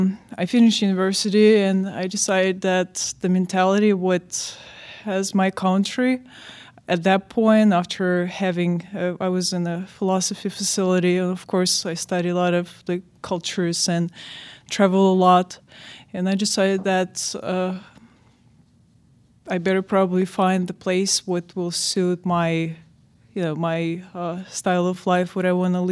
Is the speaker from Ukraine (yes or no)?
yes; Ukraine; English is a second language; now in United States; I grew up. And so it always that my country is the place on the earth where I will spend all my life